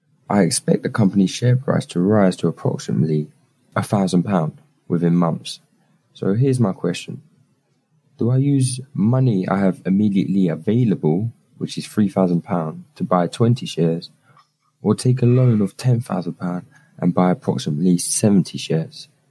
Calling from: London, United Kingdom; from London.

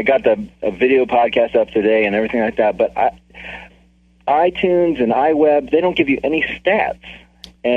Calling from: Georgia, United States; North Georgia Mountains.

